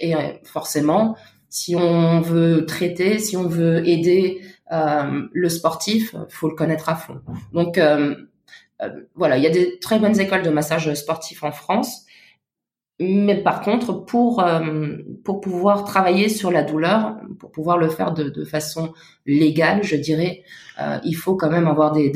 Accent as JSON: {"language": "French", "country": "Luxembourg", "said": "Moi, je viens du Luxembourg."}